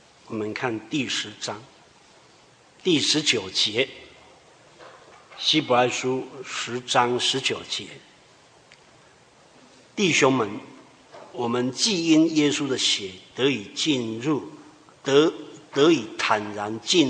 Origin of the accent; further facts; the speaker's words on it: Taiwan; 甚至我们台湾人也是一样啊